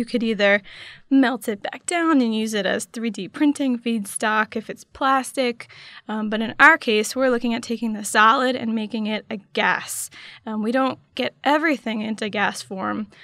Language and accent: English; New York, United States; I grew up in New York, and it always fascinated me how many people lived there and how much waste could be processed.